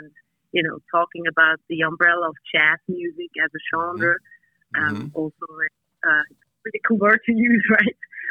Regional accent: Switzerland; Having been on a farm and growing up on a farm together with three siblings, I just say, like, it was definitely not a standard way of growing up in Switzerland because there's not so many farms there.

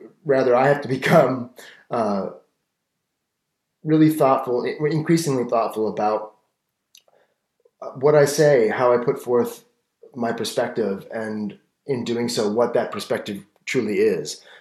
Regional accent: Toronto, Ontario, Canada; I grew up in Toronto, and I had a pretty wild way of arriving there myself.

